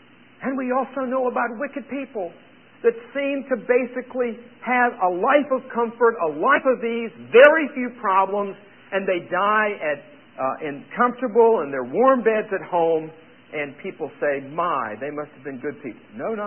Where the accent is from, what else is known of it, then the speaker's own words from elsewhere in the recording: North Carolina, United States; I grew up in North Carolina.